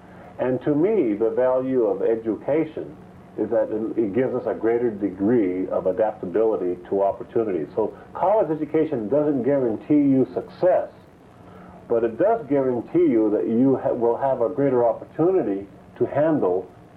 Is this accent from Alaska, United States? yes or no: yes; Alaska, United States; Being a Hispanic American is a very important part of my life because it's my roots. I'm proud and I am an American.